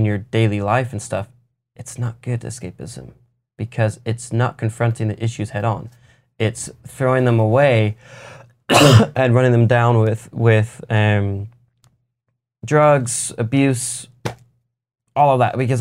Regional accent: Long Beach, California, United States; I'll listen to … I grew up in Long Beach. I don't care.

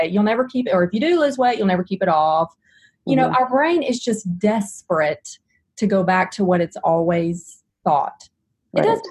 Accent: the South, United States; I mean, I'm from the South, so it's like, just God bless that brain.

